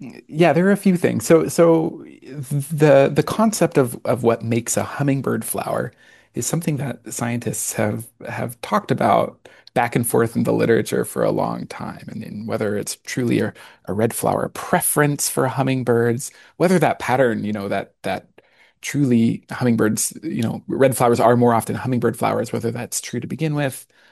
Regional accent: Arkansas, United States; Monarda fistulosa is one that I grew up around in Arkansas, and it's kind of followed me my whole life.

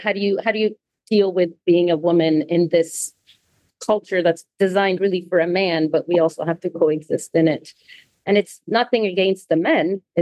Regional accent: Iran; English is a second language; now in North America; I grew up in Iran, which is a very male-dominated society, right, where women don't necessarily have the same rights and freedoms. And I came to North America

